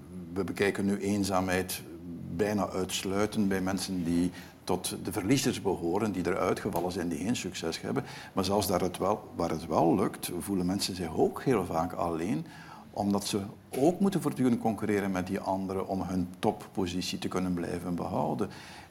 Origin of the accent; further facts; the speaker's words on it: Ghent, Flanders, Belgium; In een bepaalde stadswijk in Gent, de stad waar ik vandaan kom